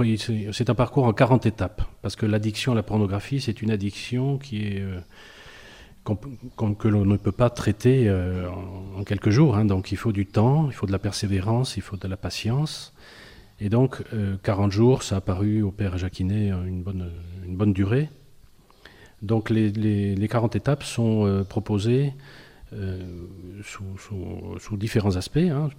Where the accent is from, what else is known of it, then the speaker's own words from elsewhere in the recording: Argelès-Gazost, Occitanie, France; also born or lived in Bordeaux; Je suis donc originaire d'Argelès-Gazost. Je suis marié avec Guylaine qui est originaire du Médoc. Nous avons 5 enfants et 9 petits-enfants. Moi, je travaille dans l'assurance et nous avons habité à Bordeaux